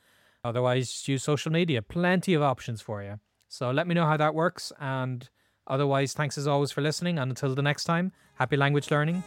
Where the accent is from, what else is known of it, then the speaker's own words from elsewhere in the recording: Ireland; also born or lived in United States; My hometown library in Ireland gives me access to newspapers, books, and audiobooks completely free.